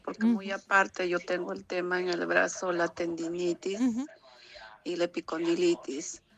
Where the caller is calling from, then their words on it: Lima, Peru; soy de Perú, Lima.